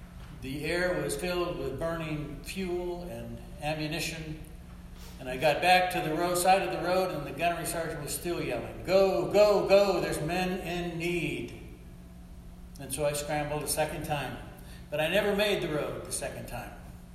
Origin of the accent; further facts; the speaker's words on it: Minnesota, United States; I grew up in Minnesota, and at an early age, I wanted to be a minister in our family's religious tradition.